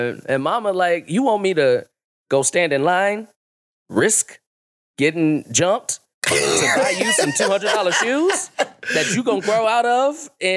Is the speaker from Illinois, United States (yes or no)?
yes; Chicago, Illinois, United States; it's a very interesting thing growing up in Chicago, growing up with Michael Jordan.